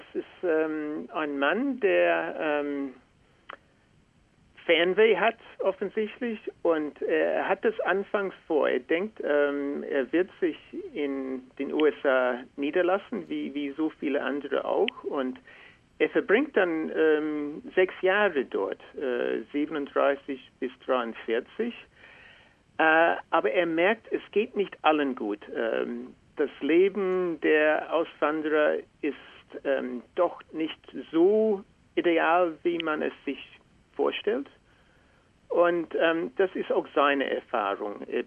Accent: Australia; Für uns als Australier finde ich interessant, dass Gerstecker die Geschichte Australiens zu einem ganz spezifischen Zeitpunkt beschreibt

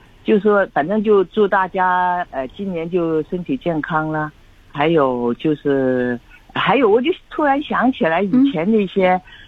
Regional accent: Beijing, China; 我是北京人。

